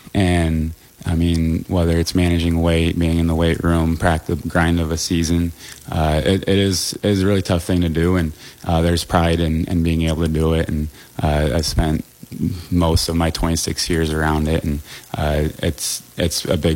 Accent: Ankeny, Iowa, United States; Yeah, so I'm from Ankeny, Iowa. Basically spent my whole life growing up there.

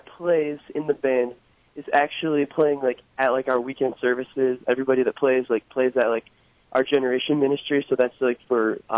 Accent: Detroit, Michigan, United States; because we're from Detroit and we care about our city.

